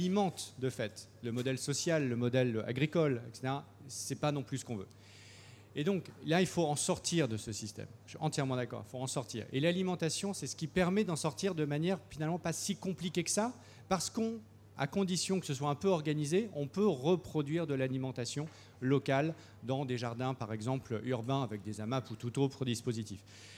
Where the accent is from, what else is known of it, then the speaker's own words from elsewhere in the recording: Arras, Hauts-de-France, France; Moi, je suis d'Arras.